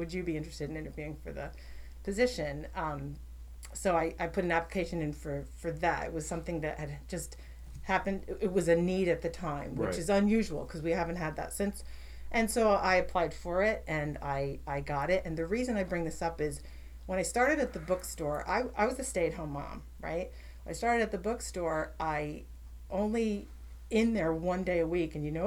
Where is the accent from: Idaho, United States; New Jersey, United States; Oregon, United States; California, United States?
New Jersey, United States; also born or lived in North Carolina; Well, I grew up in New Jersey. I'll preface it with that. And at some point in my life, moved down south for about 10 years, raised my kids in North Carolina